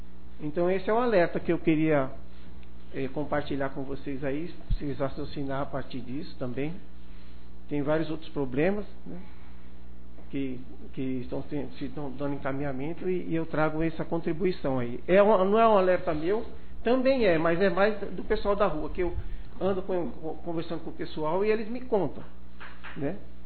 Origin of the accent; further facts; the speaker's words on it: São Paulo, Brazil; born there; now in Coronel Xavier Chaves, Brazil; eu sou nascido em São Paulo, minha família é daqui.